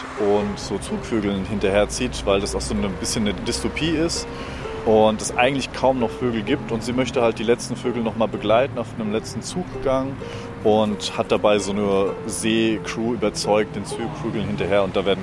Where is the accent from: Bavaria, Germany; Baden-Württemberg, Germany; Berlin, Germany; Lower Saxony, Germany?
Bavaria, Germany; Bamberg; ich komme eigentlich aus Bamberg, bin hier in Ingolstadt zu Besuch.